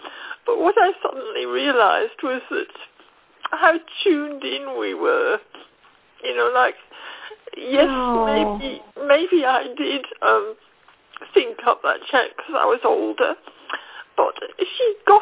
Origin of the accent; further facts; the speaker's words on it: Perth, Western Australia, Australia; I'm from Perth, Western Australia.